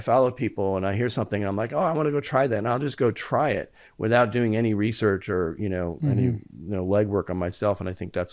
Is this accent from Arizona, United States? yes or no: no; New York City, New York, United States; also born or lived in Detroit / Los Angeles; Like, I was born in Detroit, spent most of my youth in New York City, came to California, lived